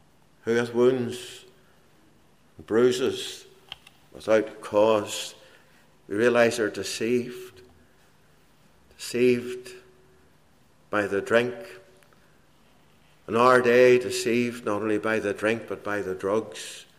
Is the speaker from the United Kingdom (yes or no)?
yes; Belfast, Northern Ireland, United Kingdom; when I was a young fellow growing up in Belfast